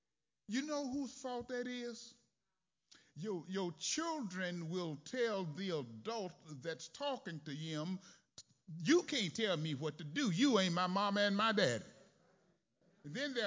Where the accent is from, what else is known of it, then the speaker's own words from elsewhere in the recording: Greenville, Mississippi, United States; I was born and raised in Mississippi, Greenville. On Luster Street, everybody was my mom and my daddy.